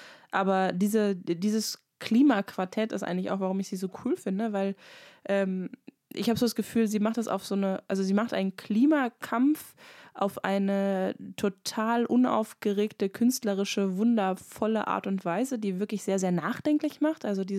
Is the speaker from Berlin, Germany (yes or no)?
no; North Rhine-Westphalia, Germany; also jetzt komme ich ja auch aus NRW